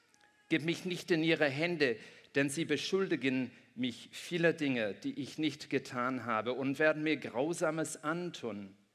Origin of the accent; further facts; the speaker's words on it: Ireland; Ich bin in Irland aufgewachsen, wir sind immer zum Meer gegangen. Das Meer war nie so entfernt.